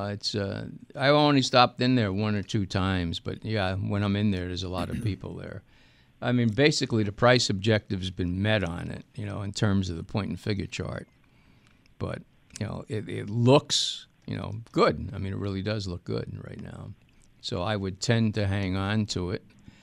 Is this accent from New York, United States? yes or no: yes; New York City, New York, United States